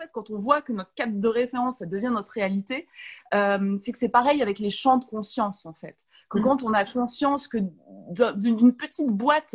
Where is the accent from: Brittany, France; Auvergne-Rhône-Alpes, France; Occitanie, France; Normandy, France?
Auvergne-Rhône-Alpes, France; Saint-Étienne; Je suis née à Saint-Étienne, oui. J'ai 38 ans. Donc Saint-Étienne, tu vois, c'est une ville minière assez sombre. Mais ce qui est incroyable, moi j'y ai vécu jusqu'à mon baccalauréat.